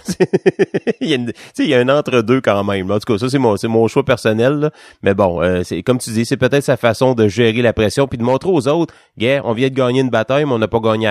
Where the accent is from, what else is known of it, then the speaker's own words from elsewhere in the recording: Quebec, Canada; qu'on les appuie cette année en tant que Québécois